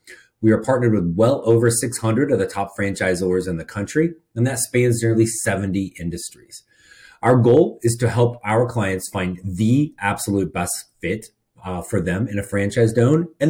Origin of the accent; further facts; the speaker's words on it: Indiana, United States; I grew up in Indiana. My sister lives in northern Indiana.